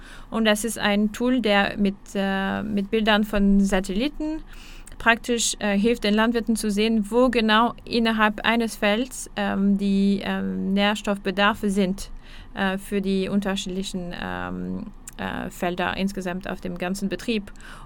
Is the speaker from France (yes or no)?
yes; France; German is a second language; ich komme aus Frankreich, wie man ja auch hören kann.